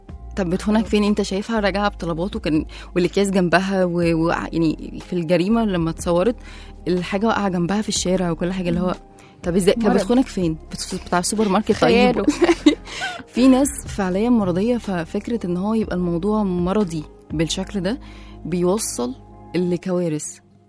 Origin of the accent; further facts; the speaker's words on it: Upper Egypt, Egypt; وخصوصا عشان احنا من الصعيد، فالموضوع عندنا جميل كده وحلو